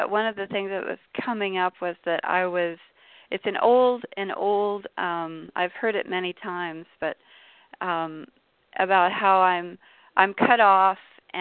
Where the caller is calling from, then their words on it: South Korea; I'm calling from Korea.